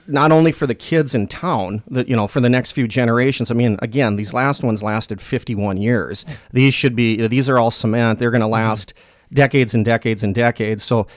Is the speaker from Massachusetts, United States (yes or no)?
no; Jamestown, North Dakota, United States; Yeah, I am originally from Jamestown. I attended high school here